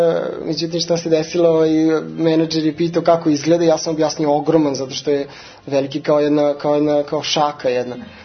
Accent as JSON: {"language": "Serbian", "country": "Serbia", "said": "Da, ljudi, ja kao neki Srbin, jel?"}